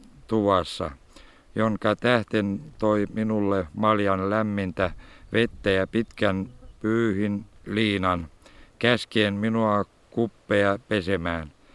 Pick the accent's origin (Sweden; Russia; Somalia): Russia; Venehjärvi, Republic of Karelia; No Pohrotsa ja Venehjärve minun kotikylässä juhlittiin sillä tavalla samoin elokuun 27. päivä